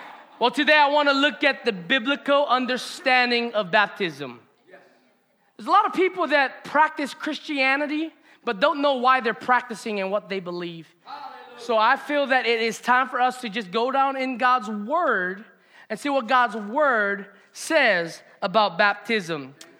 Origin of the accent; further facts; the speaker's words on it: Hawaii, United States; being a kahu in Hawaiʻi, my hometown, for the last 3.5 years